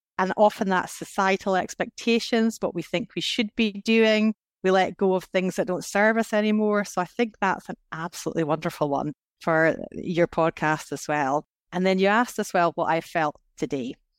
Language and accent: English; Scotland, United Kingdom; I was brought up in Scotland in the 1980s